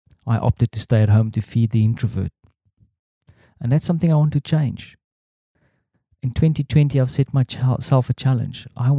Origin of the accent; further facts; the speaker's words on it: South Africa; now in Warsaw, Poland; As a South African, I feel super blessed to be exposed to different cultures